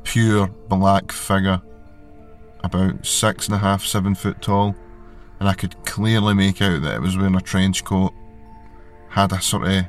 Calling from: Scotland, United Kingdom; I'm calling from a small town in Scotland. I'll try and speak as cleanly as I can because I know my accent can be hard to understand sometimes.

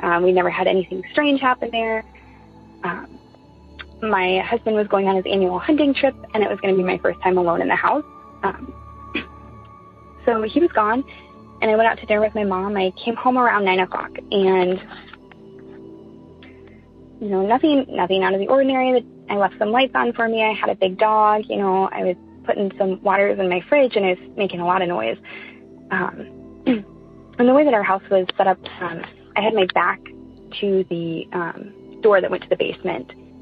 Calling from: Iowa, United States; I'm calling from Iowa.

